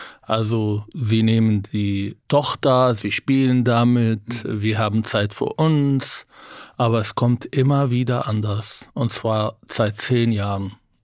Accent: Israel; Ich bin in Israel aufgewachsen, als arabischer Israeli.

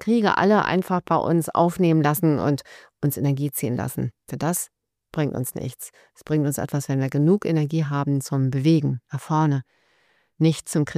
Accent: Rhineland, Germany; Ich bin ein positiver Mensch, ich bin Rheinländerin.

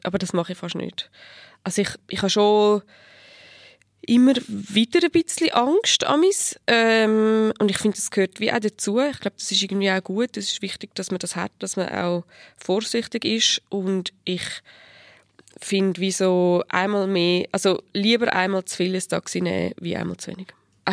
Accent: Switzerland; allein als Schweizerin hat man mega viele Privilegien.

